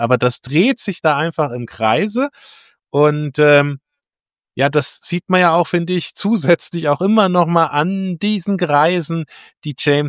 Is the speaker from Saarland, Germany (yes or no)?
yes; Saarland, Germany; aus meiner Heimat, dem Saarland